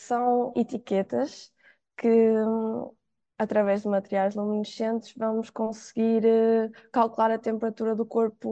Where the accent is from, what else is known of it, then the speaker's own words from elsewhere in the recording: Aveiro, Portugal; sou aqui do Oliveira das Mães, sou aqui da Aveiro